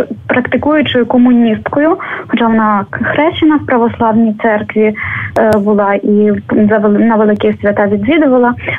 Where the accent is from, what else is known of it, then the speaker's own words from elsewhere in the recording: Kherson Oblast, Ukraine; сама я родом з Херсонської області, яку нерідко називають називали принаймні такий червоний пояс комунізму в Україні.